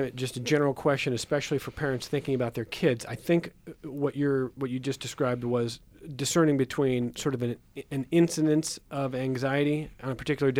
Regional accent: Cleveland, Ohio, United States; I'm from Cleveland, where the river caught fire in the 1970s.

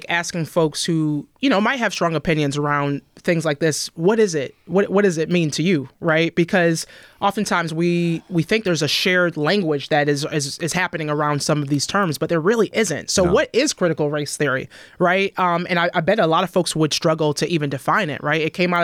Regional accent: Ghana; I'm Ghanaian, right?

